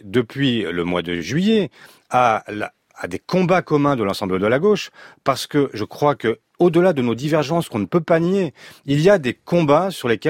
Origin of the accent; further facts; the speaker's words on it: Savigny-le-Temple, Île-de-France, France; moi je suis un élu de la Grande Couronne. Je suis de Savigny-le-Temple.